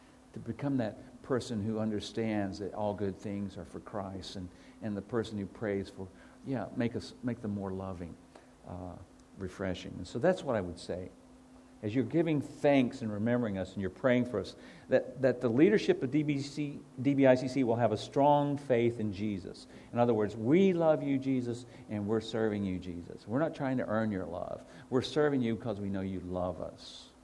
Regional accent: United States; I try not to I'm American, so I try not to talk about stuff.

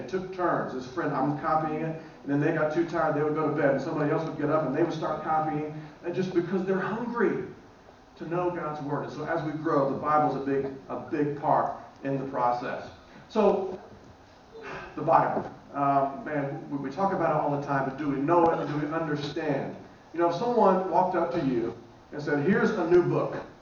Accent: Southern United States, United States; even though I am from the South in the U.S.

